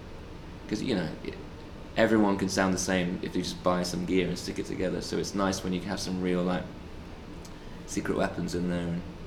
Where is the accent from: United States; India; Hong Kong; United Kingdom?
United Kingdom; Southampton, South East England; So yeah, we're from Southampton, and more and more, that's something that we've been more and more proud of, and our city is changing